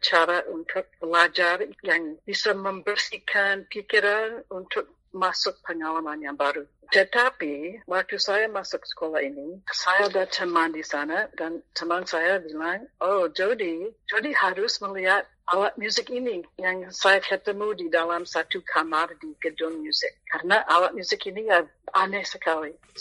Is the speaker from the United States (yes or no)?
yes; United States; Indonesian is a second language; Saya orang Amerika, tetapi di dalam jiwa saya juga ada orang Indonesia.